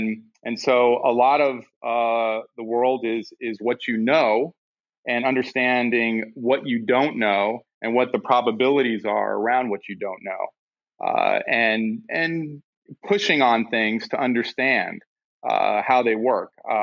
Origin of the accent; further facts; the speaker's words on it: Miami, Florida, United States; I grew up in Miami. I used to plot hurricanes when I was 8 years old coming across the Atlantic in Miami